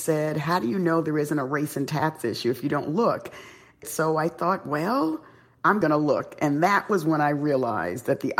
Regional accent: New York City, New York, United States; Well, because I born and raised in the South Bronx, I dealt with racism all the time

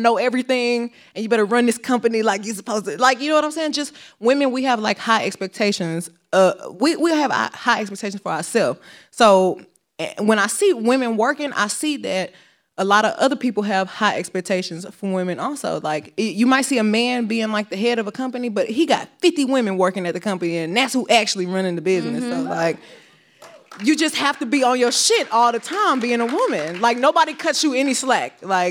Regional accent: Houston, Texas, United States; Growing up in Houston, that's like the culture.

